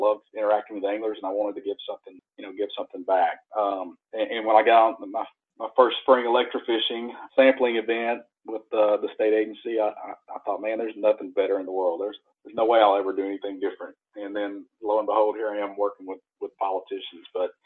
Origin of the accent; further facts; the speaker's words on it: Arkansas, United States; growing up in South Central Arkansas, we catch mostly warm water species.